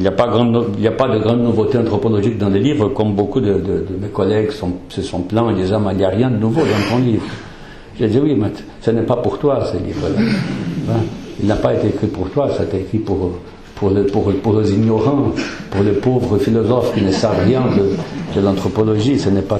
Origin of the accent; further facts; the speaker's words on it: Brazil; French is a second language; parce que je suis brésilien, le Brésil c'est un pays qui a toujours regardé vers l'Atlantique